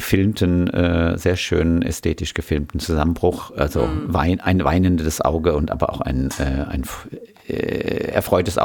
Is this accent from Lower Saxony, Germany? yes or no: no; Berlin, Germany; Und bin aus Berlin hierher. Und spielte die ersten zwei Jahre tatsächlich damit, auch wieder zurückzugehen